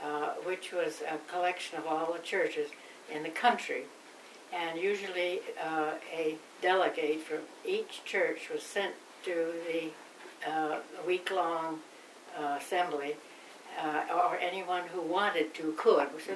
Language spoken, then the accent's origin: English; Hartford, Connecticut, United States; born there; We came back to my parents' home in Canaan, and that's why I was born in Hartford.